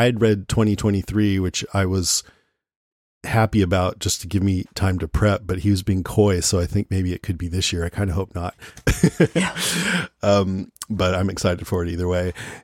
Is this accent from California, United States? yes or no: yes; San Francisco, California, United States; They had a still picture and I'm like, oh, cool. My hometown.